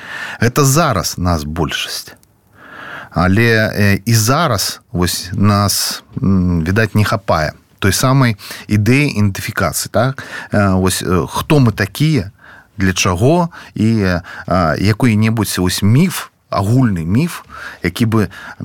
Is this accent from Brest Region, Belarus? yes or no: no; Minsk, Belarus; пра Менск, пра мой родны горад. Я з Менску.